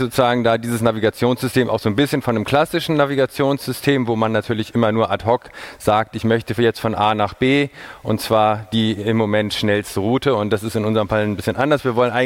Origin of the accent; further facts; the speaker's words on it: Göttingen, Lower Saxony, Germany; hier in Göttingen, meiner Heimatstadt